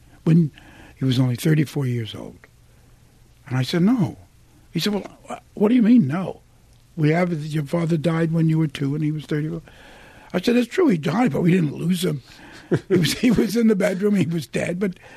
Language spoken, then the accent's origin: English; Brooklyn, New York, United States; I'm from Williamsburg. You know, we used to pay $18 a month in rent in Williamsburg.